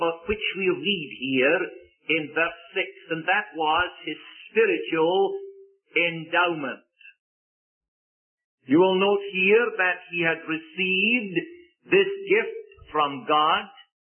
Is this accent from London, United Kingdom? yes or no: no; Scotland, United Kingdom; As you already know so well, I was brought up in Scotland.